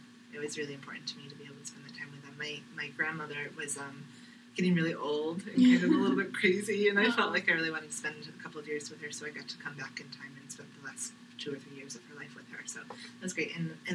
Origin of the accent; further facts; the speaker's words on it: Syracuse, New York, United States; moved away as an adult; also born or lived in Colorado; I grew up in this area around Syracuse. When I was in my early 20s, I moved to Colorado, and I met a couple of Muslims there.